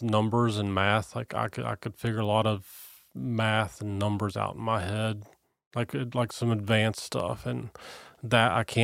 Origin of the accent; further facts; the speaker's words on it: Cincinnati, Ohio, United States; I started writing short stories based on kids that I grew up with in Mount Lookout.